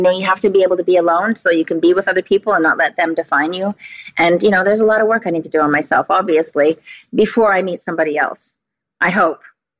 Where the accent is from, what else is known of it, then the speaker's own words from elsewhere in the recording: British Columbia, Canada; also born or lived in Los Angeles; I'm Canadian, and I think it's the only way I survived being in Los Angeles or being in that world at all, is because I had a good foundation, good roots here on Vancouver Island.